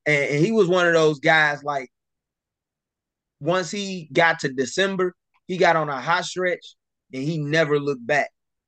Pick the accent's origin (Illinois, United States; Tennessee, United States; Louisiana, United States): Illinois, United States; I watched it firsthand in my home state with Darren Williams, you know, nearly 20 years ago.